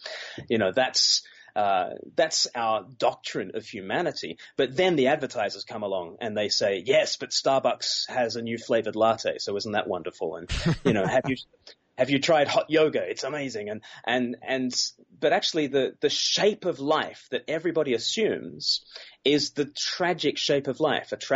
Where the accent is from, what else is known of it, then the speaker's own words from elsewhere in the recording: Australia; now in London, United Kingdom; Yes, I'm here in London, actually.